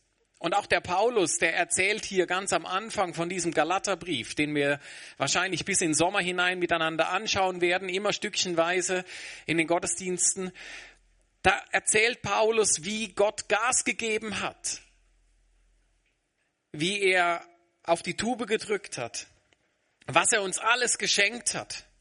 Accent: Germany; Man hört es mir an, ich komme aus Deutschland.

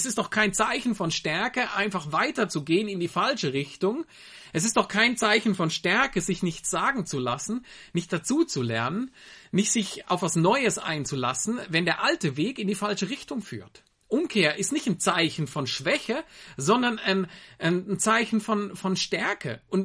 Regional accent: Germany; now in Switzerland; 3 Kinder und ich darf in der Schweiz leben als Deutscher.

